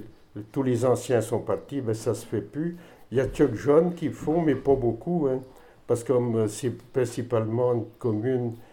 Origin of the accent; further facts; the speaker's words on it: Saint-Léger-des-Prés, France; je suis né à Saint-Léger-des-Prés en 1947 et j'ai tout le temps vécu dans la commune